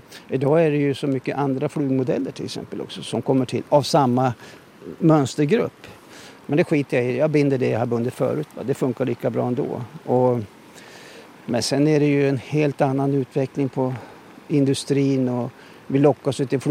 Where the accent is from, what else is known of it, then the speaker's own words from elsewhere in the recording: Jämtland County, Sweden; de där åren när jag var grabb hemma i Jämtland